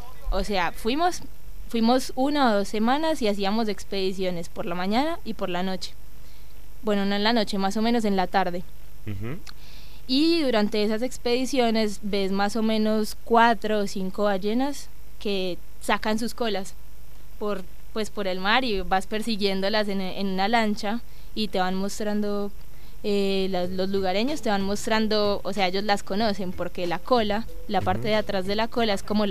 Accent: Medellín, Antioquia, Colombia; Porque es de donde yo vengo.

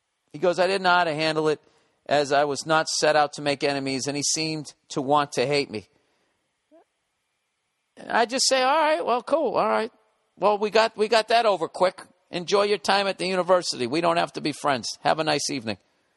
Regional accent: Wales, United Kingdom; because I'm from Wales

